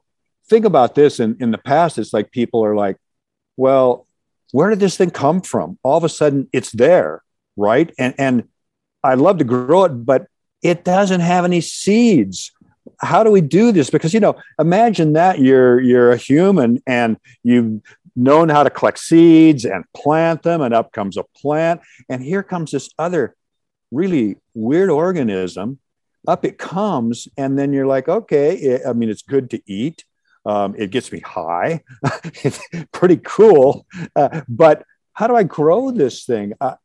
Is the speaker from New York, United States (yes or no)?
no; Seattle, Washington, United States; I was raised in Seattle, Washington, Pacific Northwest. The climate there is the best climate in the world for wild mushrooms.